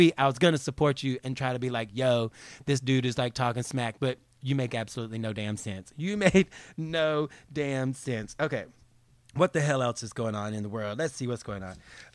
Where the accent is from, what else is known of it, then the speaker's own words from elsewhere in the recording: North Carolina, United States; I didn't even know Georgia had armadillos, because I'm from North Carolina. That ain't that far from Georgia.